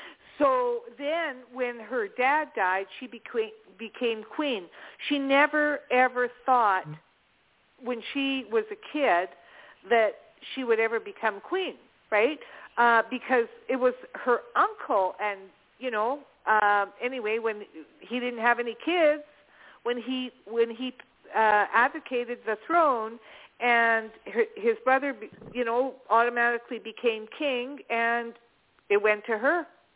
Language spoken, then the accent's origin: English; Canada; I can catch a lot of it here because I'm Canadian.